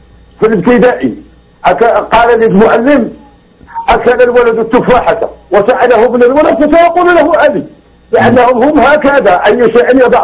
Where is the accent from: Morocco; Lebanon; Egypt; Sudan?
Morocco; عندنا في المغرب مثل يقول وريه وريه ولا ما سيره خليه